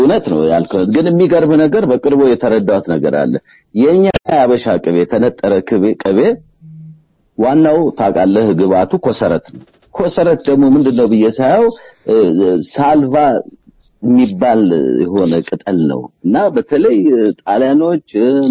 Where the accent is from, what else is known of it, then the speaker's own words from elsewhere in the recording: Stockholm, Stockholm County, Sweden; ያው ስቶክሆልም ስዊድን የኖርኩበት ያደኩበት ሀገር በመሆኑ ያው እዛ ያለው ብዙ ኢትዮጵያን የሚሰማው ስሜት የምጋራው ስለሆነ